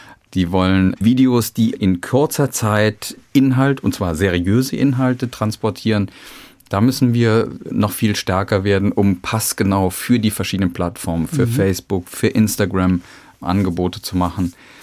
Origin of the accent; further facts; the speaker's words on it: Eifel, Germany; now in Hamburg, Germany; anderthalb Jahren in die Eifel verpflanzt, wo ich dann auch groß geworden bin, was ich heute auch als meine Heimat bezeichnen würde.